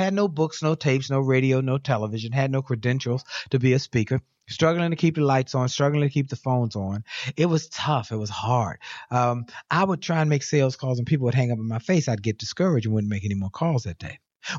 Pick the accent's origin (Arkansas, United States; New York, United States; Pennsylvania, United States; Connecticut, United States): Pennsylvania, United States; Philadelphia; All right, I grew up in West Philly, by the way.